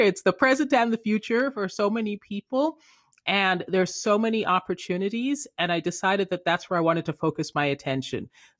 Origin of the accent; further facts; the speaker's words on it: Canada; also born or lived in England; But I was born in England and grew up in Canada